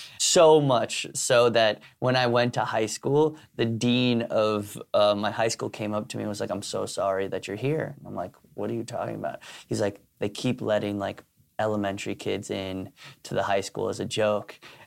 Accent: New York City, New York, United States; growing up in New York City, my vision of what New York City was hustling. And so like my mom coming here from Spain and trying to make it as like a artist person, and then my dad coming here from Ireland

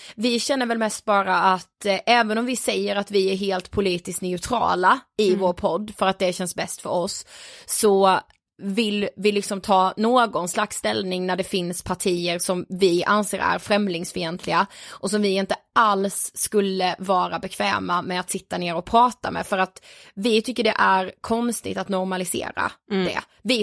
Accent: Blekinge, Sweden; Och vi är från Blekinge, så det är ändå ganska nära.

